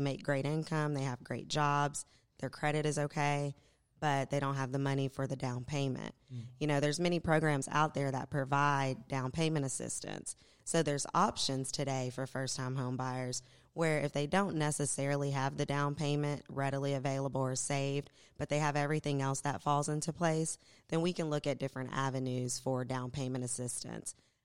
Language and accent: English; Lexington, Kentucky, United States; But I'm from, born and raised in Lexington.